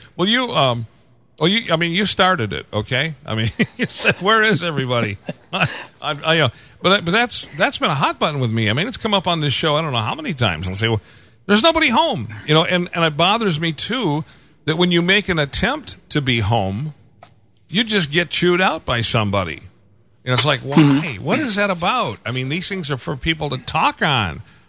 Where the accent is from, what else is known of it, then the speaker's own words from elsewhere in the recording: Detroit, Michigan, United States; now in Lebanon, United States; here I am in Lebanon, Tennessee, you know. And I said, well, originally I'm from Detroit.